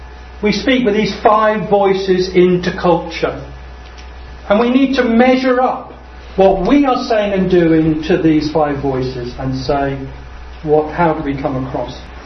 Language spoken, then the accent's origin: English; Guernsey; I was brought up in Guernsey in the Channel Islands.